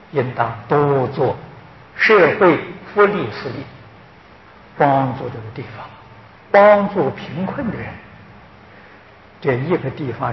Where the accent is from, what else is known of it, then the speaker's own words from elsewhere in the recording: Taiwan; 我们台湾人